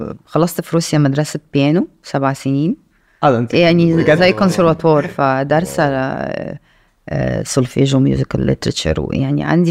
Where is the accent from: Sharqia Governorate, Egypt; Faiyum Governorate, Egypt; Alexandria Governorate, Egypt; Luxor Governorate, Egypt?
Alexandria Governorate, Egypt; Alexandria; born there; انا مولوده في اسكندريه بس بابايا من الشرقيه ومامتي روسيه.